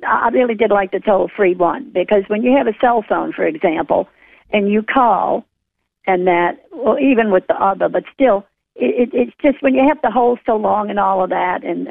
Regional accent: United States; But as American people, we have to stand up

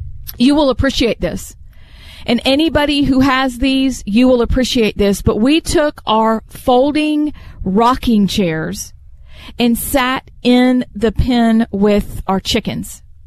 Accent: Hershey, Pennsylvania, United States; born there; I was born in Hershey, PA, so shout out to my Pennsylvania family.

